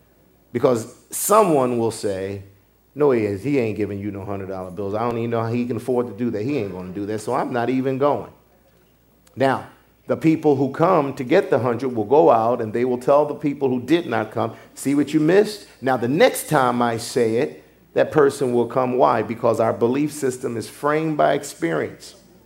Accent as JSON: {"language": "English", "region": "Pennsylvania", "country": "United States", "tie": "born there", "said": "I often say I was born in Pennsylvania, but I'm from Missouri."}